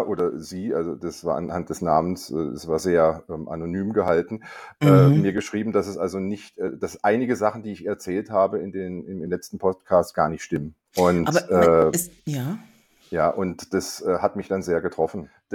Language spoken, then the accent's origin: German; Germany; ich bin Deutscher, ich habe natürlich keine Ahnung vom Dritten Reich.